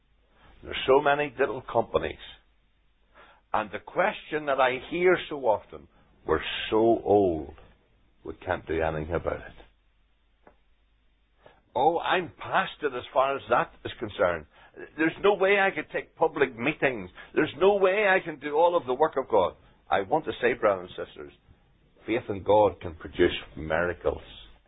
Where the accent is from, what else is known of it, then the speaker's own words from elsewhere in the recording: Northern Ireland, United Kingdom; moved away as an adult; now in England; When we moved from Northern Ireland to England with my job